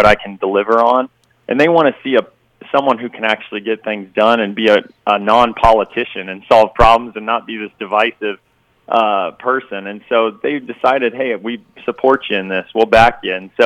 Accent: Illinois, United States; also born or lived in California; I mean, if anyone wants to check and look, you can see I'm from Illinois. I've lived here all my life, other than traveling and working to try to create these jobs, you know, other places.

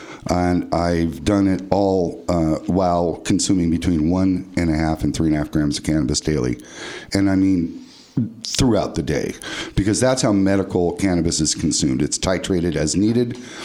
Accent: California, United States; And being that I was raised in Sonoma County, and I'm a lifelong musician

